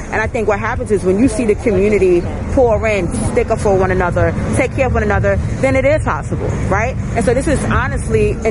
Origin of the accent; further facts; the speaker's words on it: Brooklyn, New York, United States; You know, I'm from Brownsville, Brooklyn.